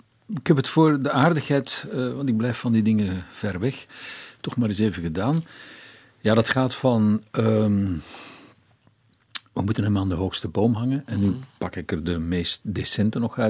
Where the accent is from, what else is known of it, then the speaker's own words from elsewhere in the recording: Flanders, Belgium; Ik ben Vlaming